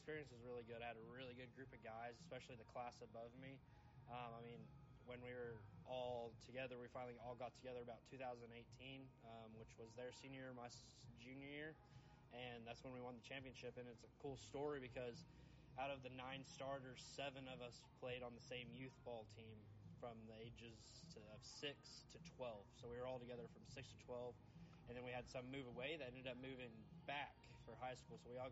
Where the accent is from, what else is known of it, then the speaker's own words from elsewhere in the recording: Springdale, Arkansas, United States; Growing up in Northwest Arkansas is awesome.